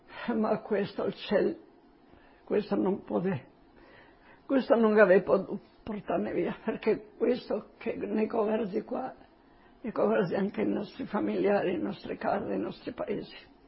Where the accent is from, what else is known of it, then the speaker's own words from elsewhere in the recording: Slovenia; Italian is a second language; sono slovena e non posso. Posso essere diversi anni che non parlo tanto italiano perché sono via del mio lavoro.